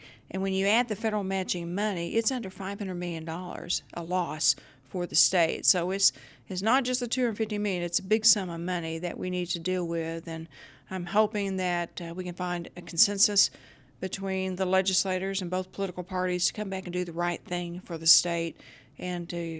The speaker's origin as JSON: {"language": "English", "region": "Oklahoma", "country": "United States", "said": "I am so proud of our fellow Oklahoman"}